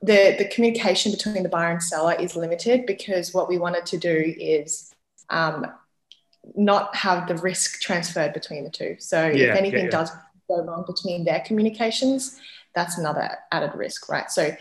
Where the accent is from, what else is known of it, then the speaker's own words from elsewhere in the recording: Australia; because as we've seen as Australian consumers of crypto, sometimes your bank account does get shut down